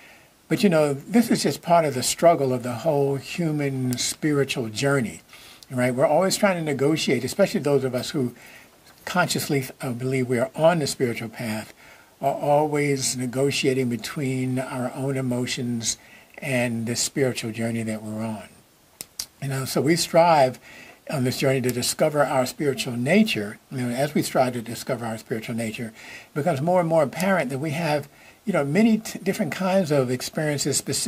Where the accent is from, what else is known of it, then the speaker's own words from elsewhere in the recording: New York, United States; we just had a wonderful time together as I was growing up in New York.